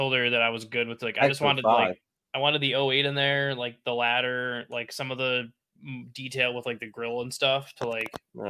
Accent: Michigan, United States; now in Wisconsin, United States; I was from Michigan, but I live in Wisconsin.

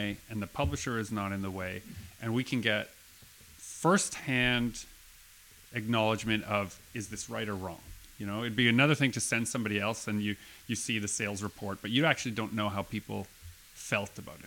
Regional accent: St. Germain, Manitoba, Canada; you're from Pilot Mound and I grew up in St. Germain.

